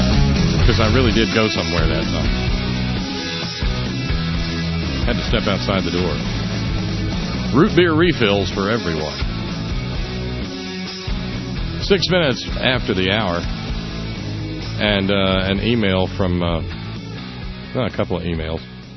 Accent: the South, United States; I can't speak for what it's like growing up in the Midwest or out on the West Coast or up East. I grew up down South. And, man, we had the patriotism hammered into us at an early age.

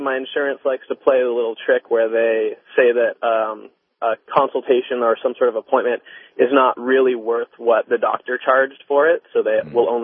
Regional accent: Canada; now in United States; So I'm a Canadian living in California. Mm-hmm. I've been living down here for about 4 years

